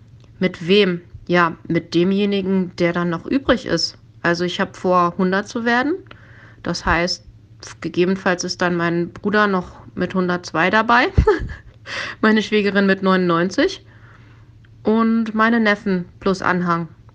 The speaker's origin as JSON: {"language": "German", "town": "Rösrath", "region": "North Rhine-Westphalia", "country": "Germany", "said": "aktuell mit 48 Jahren Lebenserfahrung ausgestattet. Ich komme aus Rösrath, das liegt 20 Kilometer östlich von Köln."}